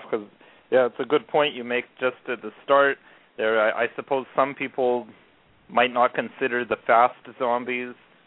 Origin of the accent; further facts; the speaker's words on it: Canada; but I'm as Canadian as it gets, so I'm going to stick to the proper pronunciation.